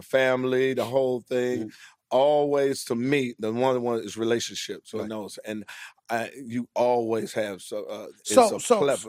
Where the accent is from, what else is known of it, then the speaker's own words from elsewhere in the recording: Washington, District of Columbia, United States; And where I come from, A lot of people have problems with other people. I'm from Washington, D.C.